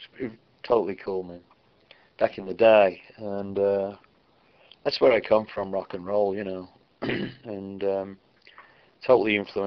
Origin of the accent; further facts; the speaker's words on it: Aston, West Midlands, United Kingdom; born there; where I was born in Aston, and so we would go to a cafe on Lichfield Road, which runs all the way through Aston.